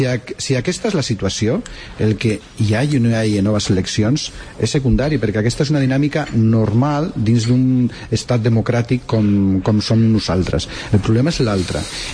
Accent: Catalonia, Spain; nosaltres com a catalans no demanem permís per ser espanyols

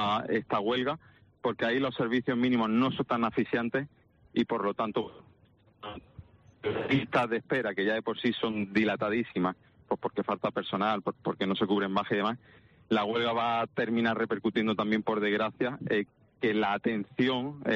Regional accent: Andalusia, Spain; moved away as an adult; now in Canary Islands, Spain; yo soy de Andalucía, yo llevo aquí ya en Canarias desde 2013, llevo 10 años.

